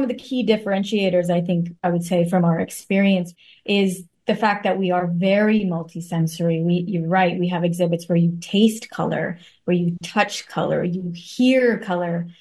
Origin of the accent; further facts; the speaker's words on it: India; I mean, you know, I'm Indian.